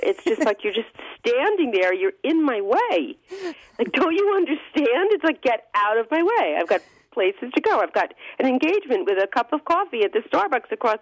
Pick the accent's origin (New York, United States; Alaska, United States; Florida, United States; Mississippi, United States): New York, United States; Brooklyn; I'm a native New Yorker. I grew up in Brooklyn, and I took sort of knowing the city, I think, a lot for granted, and lived there after college for about 10 years.